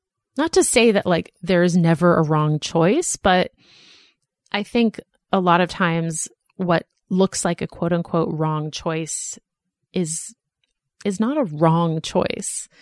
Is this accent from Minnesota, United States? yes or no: no; Boston, Massachusetts, United States; moved away as an adult; also born or lived in Philadelphia / New York; now in Los Angeles, United States; I grew up in Boston and I went to college in Philadelphia and then I lived in New York